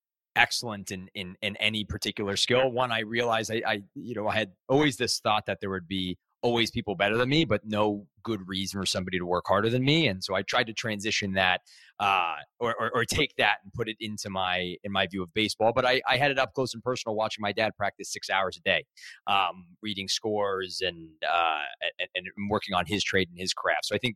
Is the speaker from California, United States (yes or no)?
yes; California, United States; now in New York, United States; While I'm in New York now, I feel very much of a California kid still. Loved growing up in the Bay Area.